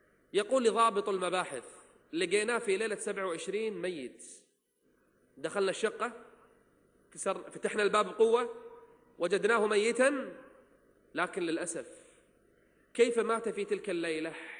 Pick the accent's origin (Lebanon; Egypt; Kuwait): Kuwait; عندنا في الكويت